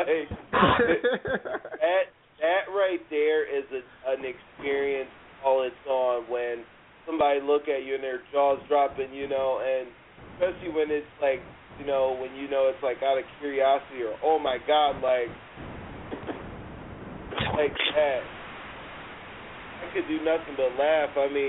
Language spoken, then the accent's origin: English; United States; clearly, you know, I'm American